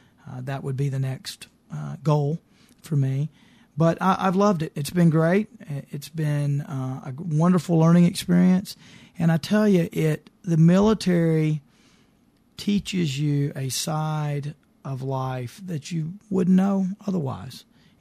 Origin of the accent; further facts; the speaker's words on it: Magnolia, Arkansas, United States; I grew up in Magnolia.